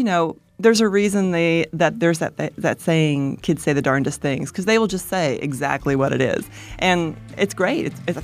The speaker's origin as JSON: {"language": "English", "region": "New York", "country": "United States", "tie": "born or raised there", "said": "because I grew up in the New York area. So these were places, you know, on the Jersey Shore where I learned to swim."}